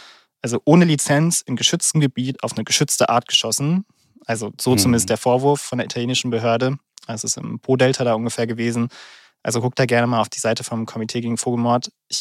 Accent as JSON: {"language": "German", "region": "North Rhine-Westphalia", "country": "Germany", "said": "zum Beispiel in NRW bei uns im Sauerland."}